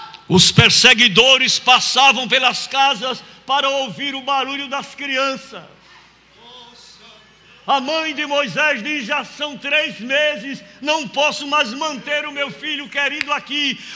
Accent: Northeast Region, Brazil; Eu sou lá do Nordeste, eu tenho que pregar na linguagem que o povo entenda

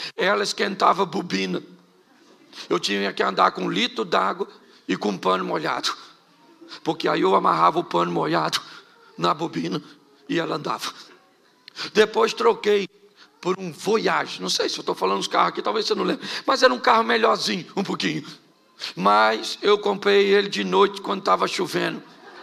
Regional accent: Rio de Janeiro, Brazil

